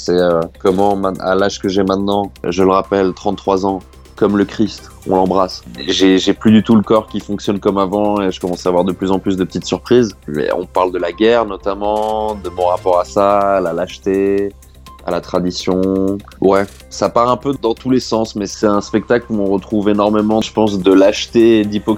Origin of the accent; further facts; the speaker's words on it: Switzerland; je fais partie du cercle très fermé des Suisses qui ne skie pas.